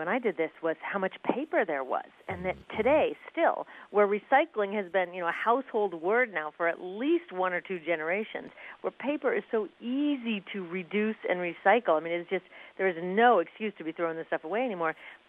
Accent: Seattle, Washington, United States; You know, and I'm from Seattle, Washington, where we don't have piles of garbage all over.

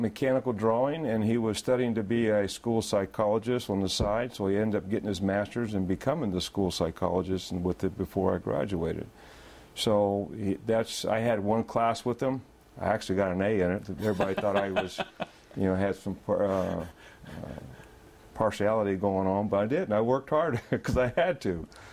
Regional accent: Sonora, California, United States; also born or lived in Fresno; Well, I was born in Fresno, California, and I was raised in California, actually Northern California, Sonora, northern part, Stanislaus County. Grew up there.

